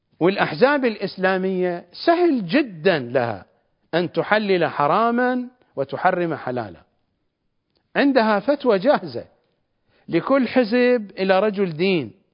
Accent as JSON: {"language": "Arabic", "town": "Najaf", "region": "Najaf Governorate", "country": "Iraq", "said": "كرجال الدين عندنا في النجف"}